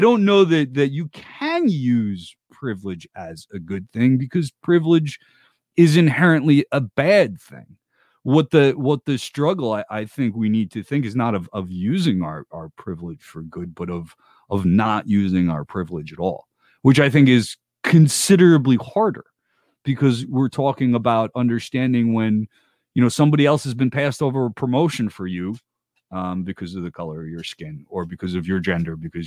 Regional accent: New Jersey, United States; and all-around genius out of my home state of New Jersey.

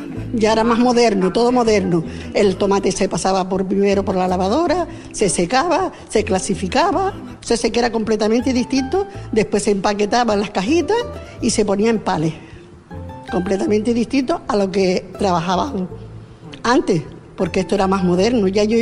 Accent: Canary Islands, Spain; born there; now in Fuerteventura, Spain; nací en Gran Canaria y empecé a trabajar cuando vine para Fuerteventura

